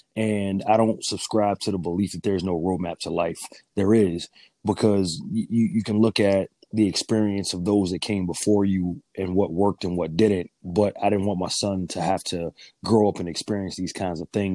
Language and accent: English; Boston, Massachusetts, United States; So I am from Boston originally. I am currently an active duty service member.